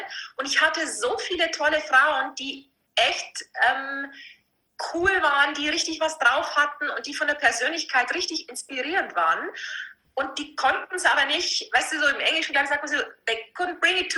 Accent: Vilsbiburg, Bavaria, Germany; accent: Lower Bavarian; also born or lived in Passau / Munich; ich bin ein niederbayerisches Plänzchen, was man bestimmt an meinem rollenden R gut hören kann. Ja. Ich bin aus Vilsbuchen ursprünglich. Und habe in Passau studiert und bin dann recht schnell nach München gegangen

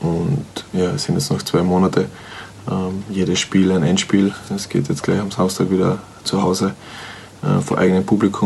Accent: Austria; now in United Kingdom; die was wir als Österreicher und Deutschland kennen

